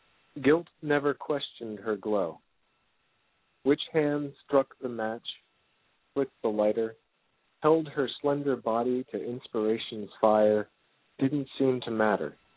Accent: New Jersey, United States; also born or lived in Delaware; I'm a Central New Jersey poet. I was born in Delaware and moved up here with my mom after she got divorced and like ran from the hubby. And I basically grew up in Jersey, loving it.

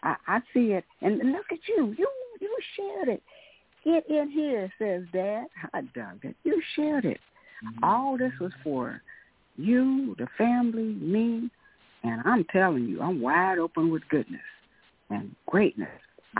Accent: Texas, United States; from Texas, and you know what?

